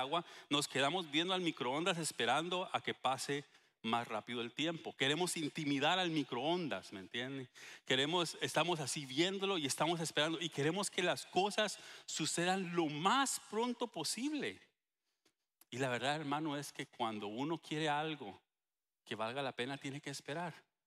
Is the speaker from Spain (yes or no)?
no; Guatemala; Acabo de venir de Guatemala hace 2 semanas y es la segunda vez en 4 años que puedo regresar a mi tierra, ¿verdad?